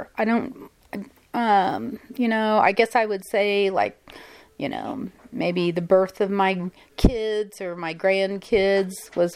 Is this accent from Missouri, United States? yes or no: yes; Odessa, Missouri, United States; I grew up in Odessa, Missouri.